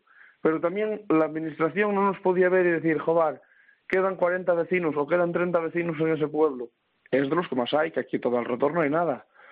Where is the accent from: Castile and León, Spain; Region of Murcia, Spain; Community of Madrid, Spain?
Castile and León, Spain; Pombriego; yo soy del pueblo de Pombriego. Es la comarca de la Cabrera, Cabrera Baja, ¿no? Entonces es una zona pues muy escarpada, lindando con Galicia. Estamos al lado de la provincia de Orense, aunque pertenecemos a León.